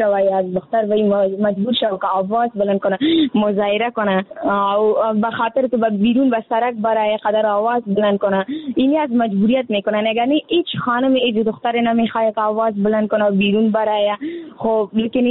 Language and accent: Persian; Afghanistan; همه ما افغان هستیم